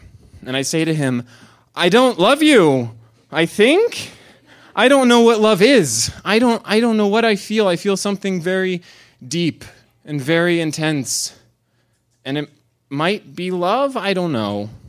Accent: Florida, United States; You see, I'm from Florida, and so the beach is a part of my soul.

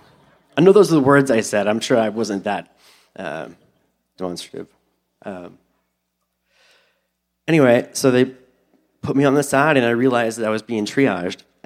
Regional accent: Louisiana, United States; now in California, United States; And I don't remember saying I was from South Louisiana, which made the whole experience that much more ethereal.

